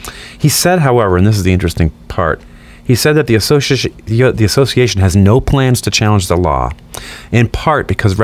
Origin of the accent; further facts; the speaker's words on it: Midwest, United States; You know, where I grew up in the Midwest, there was an Amish town in Iowa, very, very close by.